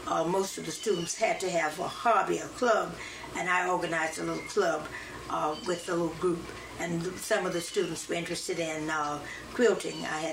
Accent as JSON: {"language": "English", "town": "Jacksonville", "region": "Florida", "country": "United States", "tie": "born or raised there", "said": "Yes, I have lived in Jacksonville all of my life, except for a few years wh"}